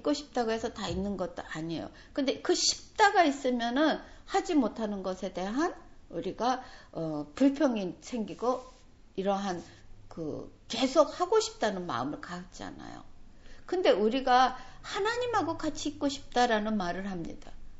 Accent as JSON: {"language": "Korean", "region": "Seoul", "country": "South Korea", "tie": "born or raised there", "said": "제가 서울이 고향인데, 서울에 다시 이렇게 몇십 년 만에 나와서 살면서"}